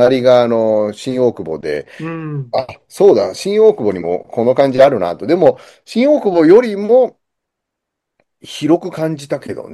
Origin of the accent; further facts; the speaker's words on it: New Jersey, United States; まあ僕はだからアメリカで生まれて、その人種のるつぼっていうニューヨークの、まあ、隣のニュージャージーで、ね、育って